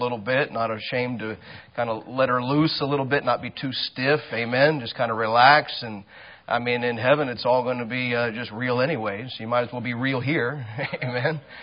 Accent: Ohio, United States; also born or lived in Texas; I'm a Midwesterner, and down south they like to call everybody up here Yankees. And then I've lived in Texas a while, and that's where I learned actually what Yankee meant. And I was called Yankee, but anyway, I lived in Texas a while, and then I'm from Ohio.

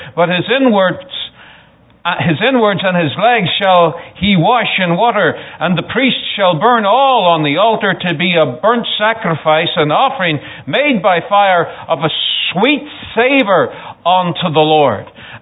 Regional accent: Ireland; And I'm from Ireland. What do you expect?

